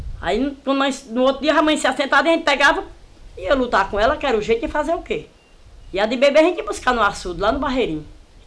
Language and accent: Portuguese; Riacho Fundo, Brazil; Aqui, toda a vida, eu nasci e me criei aqui no Riacho Fundo, toda a vida teve água.